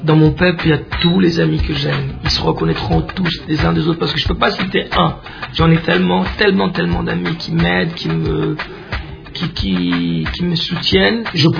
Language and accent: French; Bukavu, South Kivu, DR Congo; born there; Je viens de là, je suis né à Bukavu